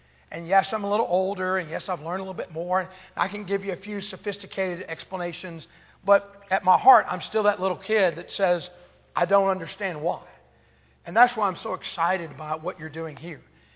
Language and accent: English; Knoxville, Tennessee, United States; But I grew up in Knoxville, Tennessee. Yes, I'm a University of Tennessee fan